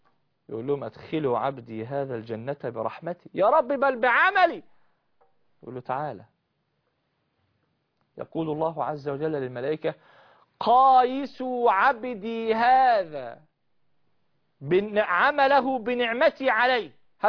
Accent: Al Farastaq, Gharbia, Egypt; يعني أنا قضيت فترة العيد بين الأهل والأحباب في قريتي، قرية الفرستك

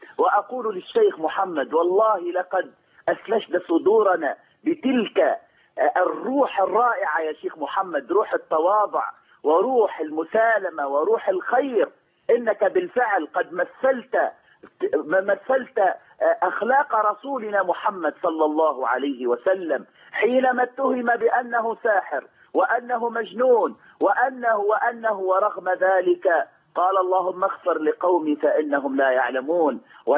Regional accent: Tunisia; والله نحن من تونس

